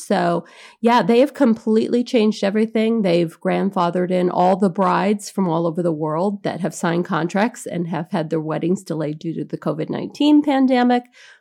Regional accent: California, United States; now in Michigan, United States; But I'm from California and all my family was in California.

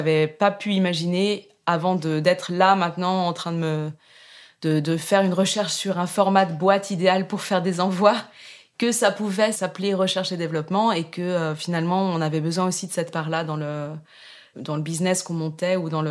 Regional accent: Brittany, France; moved away as an adult; now in Geneva, Switzerland; Alors, j'habite à Genève depuis 16 ans à peu près. Je suis bretonne d'origine, mais donc maintenant je suis devenue suisse. Je suis venue à Genève pour faire des études de musique

